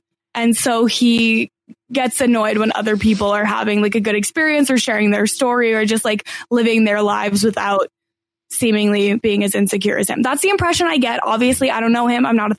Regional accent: Canada; And it's like, I'm sorry, I'm Canadian. I don't know the American geography

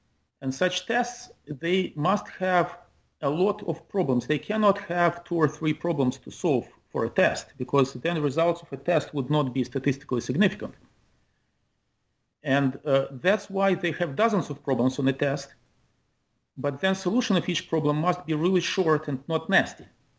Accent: Kyiv, Ukraine; I grew up in Kyiv, Ukraine, which was at the time, it was still a part of the Soviet Union.

